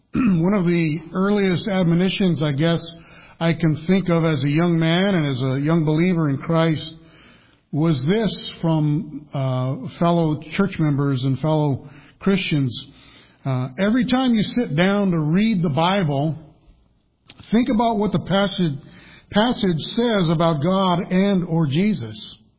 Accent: Colorado, United States; now in New Hampshire, United States; because I'm from Colorado, I grew up all my life in Colorado, but I think I've lived longer in New Hampshire now than I did in Colorado.

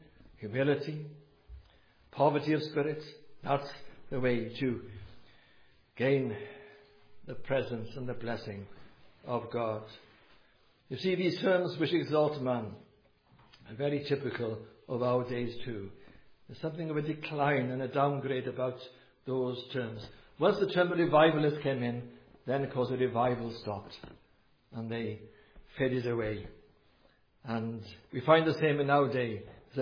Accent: Wales, United Kingdom; I am from Wales

